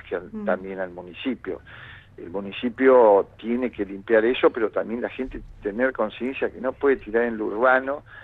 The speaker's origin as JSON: {"language": "Spanish", "town": "Cipolletti", "region": "Río Negro", "country": "Argentina", "said": "yo vengo de Chipoleti y digo, qué lindo lugar"}